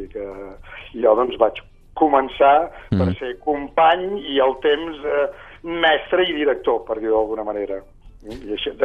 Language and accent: Catalan; Santa Perpètua de Mogoda, Catalonia, Spain; perquè som del mateix poble, som de Santa Perpètua